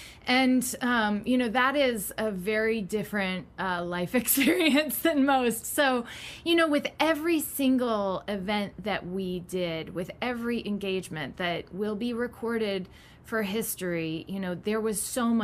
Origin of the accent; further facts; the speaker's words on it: Galesburg, Illinois, United States; I was raised in Galesburg, Illinois.